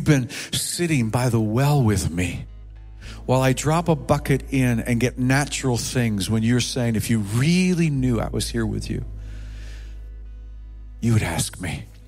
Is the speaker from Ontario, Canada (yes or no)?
yes; Ontario, Canada; now in Eastern Ontario, Canada; I'm from Western Ontario originally, but we have spent now most of our lives here.